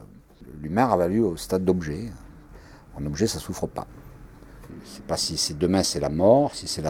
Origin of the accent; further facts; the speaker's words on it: France; Je peux être à l'étranger. Je suis français.